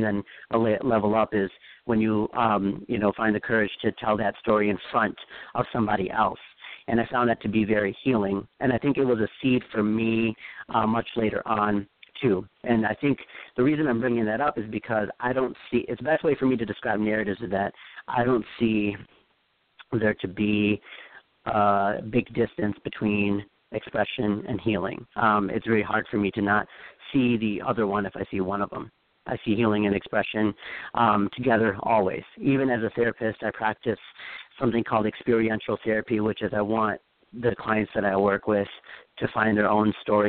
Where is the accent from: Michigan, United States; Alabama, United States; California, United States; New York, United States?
Michigan, United States; Novi; also born or lived in Royal Oak / Warren; now in Belleville, United States; Well, I was born in Royal Oak, but I lived in Warren, and then I lived in Novi for most of my life throughout my childhood. So that's, I guess, what I call home.